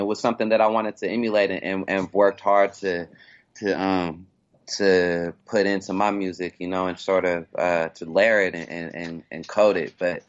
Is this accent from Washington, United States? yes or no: yes; Seattle, Washington, United States; Both these guys are from the neighborhood that I grew up in the Central District in Seattle.